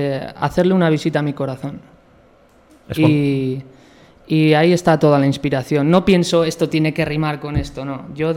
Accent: Santa Engracia del Jubera, La Rioja, Spain; Ah, de Santa Engracia del Jubera, hombre.

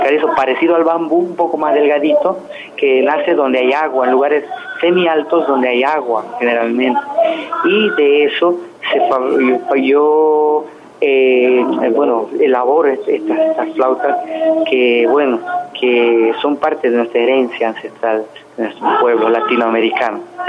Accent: Bolivia; eso como tallerista para mí y como boliviano es muy importante, porque estos conocimientos no se tienen que morir en Bolivia

